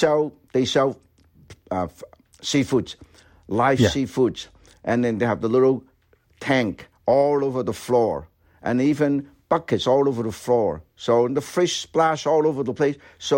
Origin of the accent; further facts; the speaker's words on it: Guangzhou, Guangdong, China; I was born and raised in Guangzhou, China. When I was growing up, Guangzhou is only about 1.6 million people.